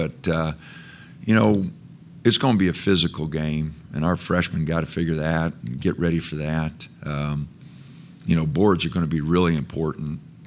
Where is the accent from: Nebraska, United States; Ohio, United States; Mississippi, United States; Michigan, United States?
Nebraska, United States; Loved working at Creighton. Love Omaha. I'm from Nebraska.